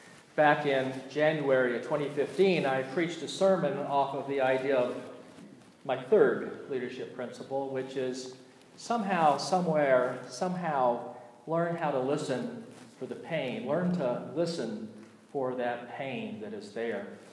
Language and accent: English; the South, United States; accent: Southern; Since Emily's got here, I've allowed my southern accent to come back a little bit.